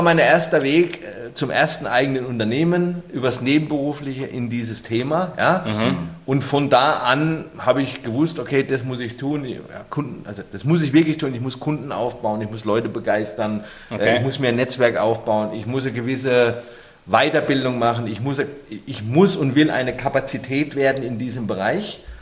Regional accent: Bavaria, Germany; now in Nuremberg, Germany; ich komme nicht aus der Region Nürnberg, obwohl ich jetzt hier lebe, ich komme erst aus Unterfranken

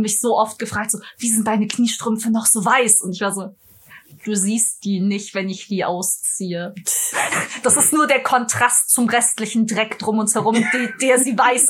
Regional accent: Munich, Bavaria, Germany; Ich komme aus München.

